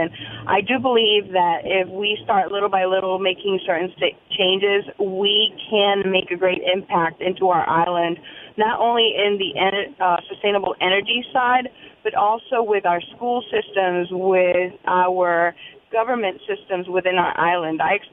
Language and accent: English; Massachusetts, United States; also born or lived in Mayagüez, Puerto Rico; I am born in Mayagüez, Puerto Rico. I grew up in Massachusetts